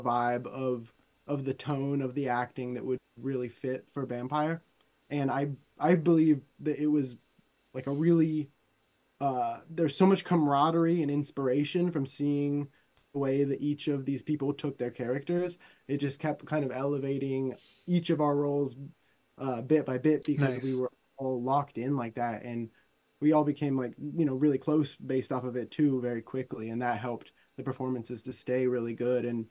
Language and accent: English; Oregon, United States; And then growing up in Oregon, there's a lot of interaction with wildlife and with deer